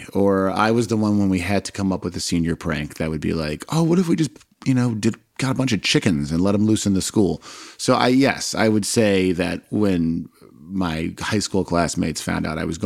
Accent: Chicago, Illinois, United States; growing up in Chicago at that time, the people you looked up to, at least I did, were athletes, Chicago Cubs specifically.

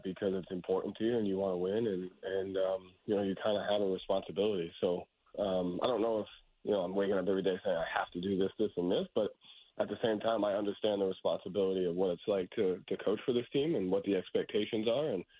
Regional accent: Boston, Massachusetts, United States; and to coach, you know, the Celtics with the tradition and that they have and, you know, it being my hometown team

